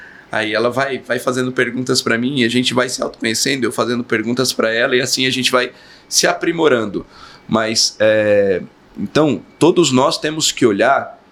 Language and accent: Portuguese; São José do Rio Preto, São Paulo, Brazil; Eu sou de São José do Rio Preto.